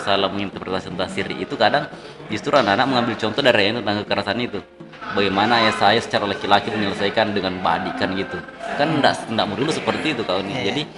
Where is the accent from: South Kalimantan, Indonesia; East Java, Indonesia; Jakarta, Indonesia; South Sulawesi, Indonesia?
South Sulawesi, Indonesia; Cendrana; Kalau dulu kalau ini di kampungku di Cendrana itu.